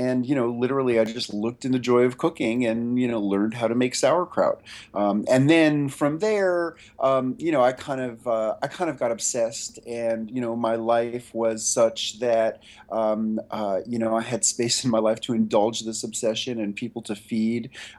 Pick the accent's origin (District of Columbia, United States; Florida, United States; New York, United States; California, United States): New York, United States; New York City; during my childhood in New York City. I grew up on the Upper West Side.